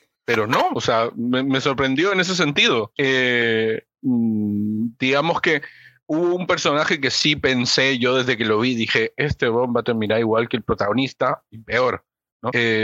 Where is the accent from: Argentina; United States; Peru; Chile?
Peru; Soy peruano, o sea.